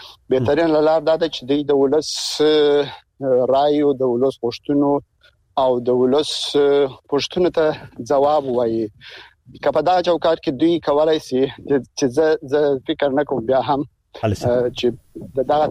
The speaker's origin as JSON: {"language": "Pashto", "country": "Afghanistan", "said": "زه د افغانستان د یو وګړي په توګه باندې"}